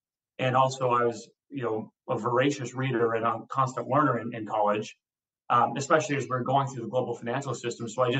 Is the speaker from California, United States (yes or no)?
no; Montana, United States; You've heard me already bring it up, I don't know how many times in this discussion of how proud I am to be from Montana.